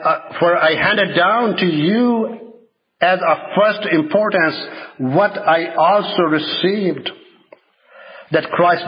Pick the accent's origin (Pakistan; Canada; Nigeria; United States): Pakistan; I'm from Pakistan